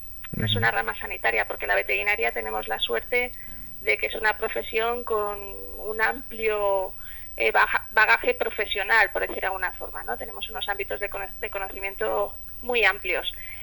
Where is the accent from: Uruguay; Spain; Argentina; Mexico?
Spain; Zaragoza, Aragon; yo que soy de Zaragoza, me gusta mucho el entorno natural